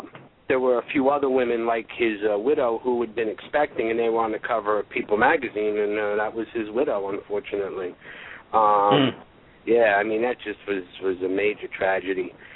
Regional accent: New York, United States; Yeah, we're both from the New York area

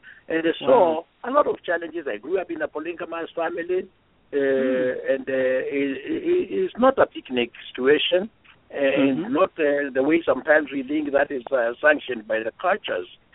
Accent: Kangudo, Kenya; That's Kangudo

